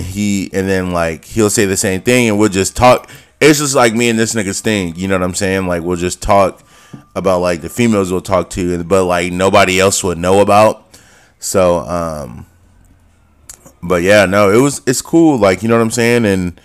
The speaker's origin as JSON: {"language": "English", "region": "California", "country": "United States", "said": "and I'm from California too."}